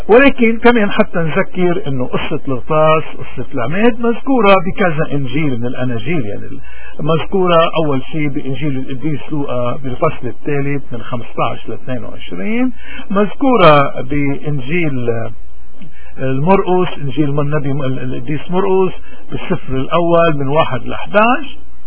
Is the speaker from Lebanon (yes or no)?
yes; Lebanon; نحن كلبنانيين عنا كتير عادات وتقاليد، لانه بجبالنا خصوصا